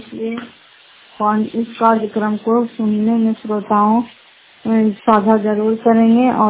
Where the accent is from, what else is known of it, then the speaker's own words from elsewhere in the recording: Fatehpur, Bihar, India; से नगर फतेहपुर पंचायत मकरौता जिला नालंदा रायपत्ता ब्लॉक की निवासी हूँ